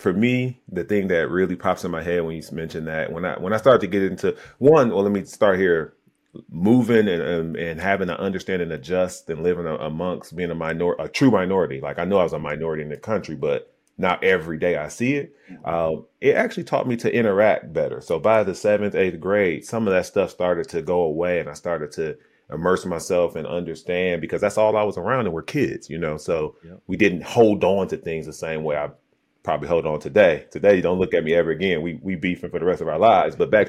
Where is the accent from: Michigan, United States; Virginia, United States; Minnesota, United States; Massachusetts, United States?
Michigan, United States; Detroit; everyone looked like me growing up in Detroit, one of the blackest cities in America, to now being in this suburb